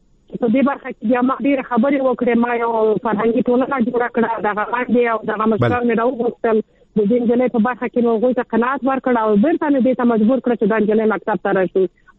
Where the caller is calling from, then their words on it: Kabul, Afghanistan; د کابل ښار یو تن اوسېدونکی یم.